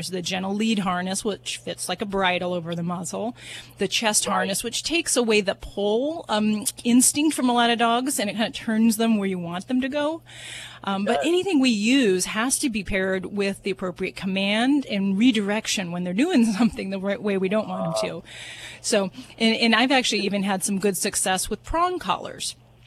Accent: Las Vegas, Nevada, United States; You know, I'm from Vegas, so, that's when the big payout comes.

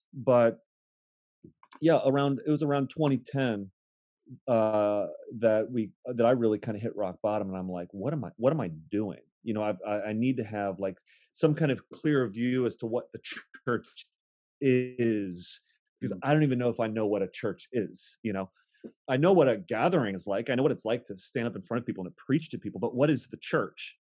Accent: Akron, Ohio, United States; moved away as an adult; now in Baltimore, United States; I am born and raised in Akron, Ohio, which is the same city that LeBron James came out of.

